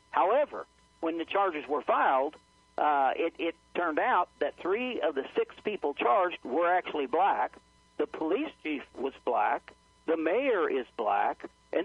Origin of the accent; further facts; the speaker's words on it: Missouri, United States; I grew up in Southwest Missouri. It's very rural.